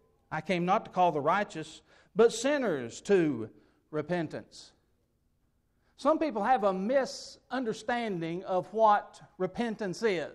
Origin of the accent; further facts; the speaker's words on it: Kentucky, United States; I'm from Eastern Kentucky, and we've got our own form of language down there